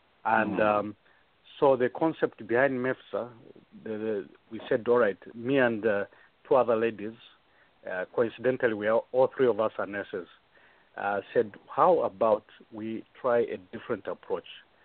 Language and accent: English; Zambia; born there; Okay, I was born in Kawe